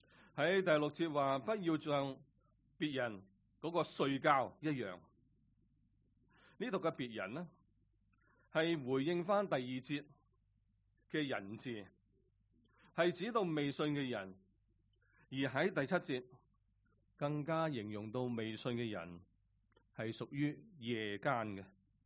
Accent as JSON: {"language": "Chinese", "country": "Hong Kong", "said": "我们香港人开始都想了，在网上都谈了"}